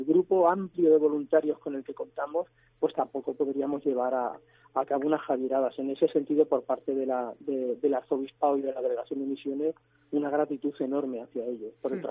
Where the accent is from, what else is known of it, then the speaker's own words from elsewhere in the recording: Ceuta, Spain; moved away as an adult; now in Navarre, Spain; yo no soy navarro, yo vengo de Ceuta